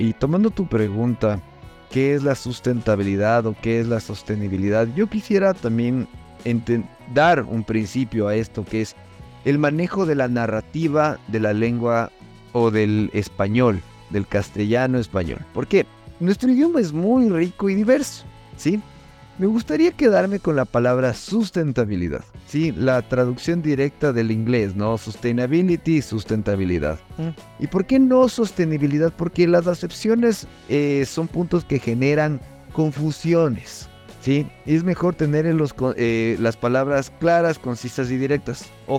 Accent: Ecuador; es una persona que actualmente está en el Ecuador, soy ecuatoriano.

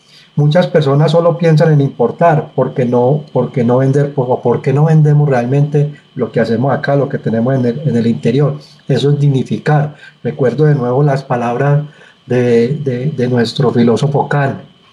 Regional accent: Colombia; No existe una Colombia, sino que existimos nosotros como colombianos.

